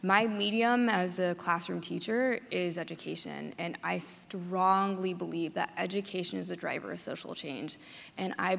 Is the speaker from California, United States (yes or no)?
yes; Pittsburg, California, United States; so I spent the first 4 years of my life growing up in Pittsburgh, California, here in the East Bay.